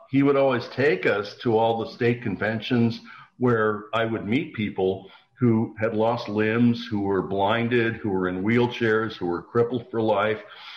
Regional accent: Kenosha, Wisconsin, United States; when I was growing up in Kenosha, Wisconsin in the 60s, my dad was flying B-24 Liberators against the Japanese in World War II

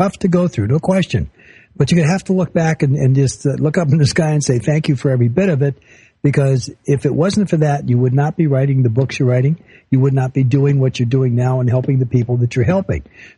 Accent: Bell, California, United States; Okay, I was brought up in Bell. But I was brought up in Bell. I went to junior high school in the 50s there.

